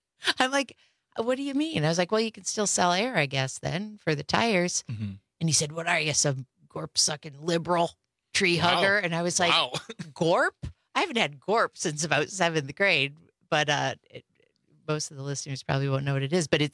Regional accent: Wisconsin, United States; They're like, where are you from? I'm like, Wisconsin.

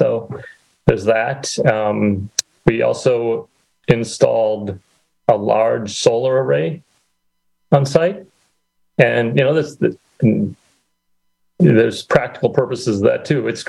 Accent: Manitowoc, Wisconsin, United States; also born or lived in Chicago / Baltimore; I grew up in Manitowoc, went to high school at Lincoln, went to college in Chicago, worked in Chicago, then Baltimore, Washington area for a while, then back to Chicago for a few years.

